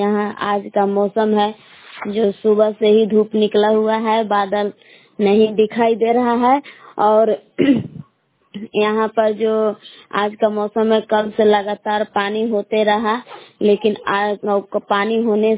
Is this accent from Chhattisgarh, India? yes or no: no; Bhabua, Bihar, India; ग्राम बिलास जिले कैमूर भभुआ के निवासी हूँ।